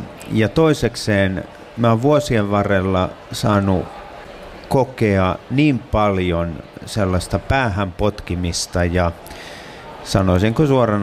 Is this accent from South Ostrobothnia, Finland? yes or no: no; Veteli, Central Ostrobothnia, Finland; Mä oon itse syntyisin Keski-Pohjanmaalta Vetelistä